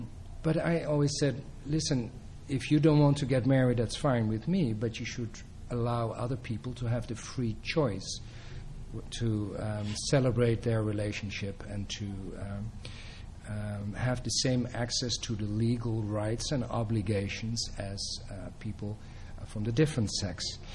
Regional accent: Netherlands; accent: Dutch; English is a second language; I'm sorry for my accent. I'm from the Netherlands. I have a Dutch accent

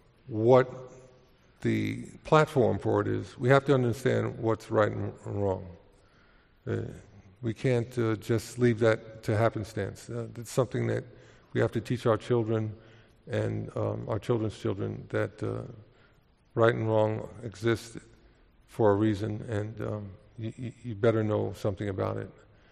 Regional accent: Harlem, New York, United States; So, you know, I was born and raised in Harlem. You know, I'm very proud of that.

